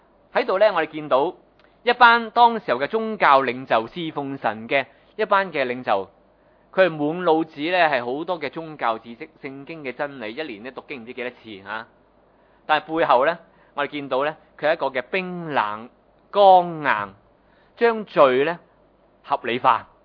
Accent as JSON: {"language": "Cantonese", "country": "China", "said": "当时咧中东咧同我哋中国人咧都系咧东方啦吓，特别我哋中国人以前，而家就唔好讲啦吓"}